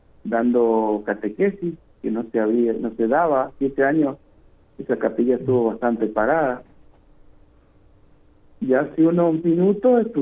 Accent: Chaco, Argentina; Soy argentino, viviendo en la parte norte de la Argentina, en la provincia que se llama El Chaco.

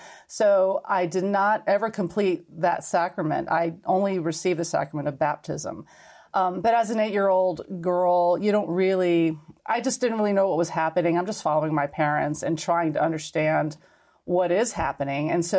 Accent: New York City, New York, United States; Well, I grew up in New York City, very small family, just my brother and myself and my parents.

